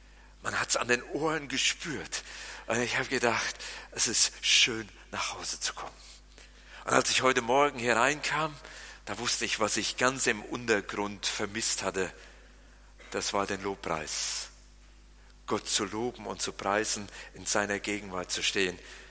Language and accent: German; Germany; schon als typischer Deutscher habe ich mich beschwert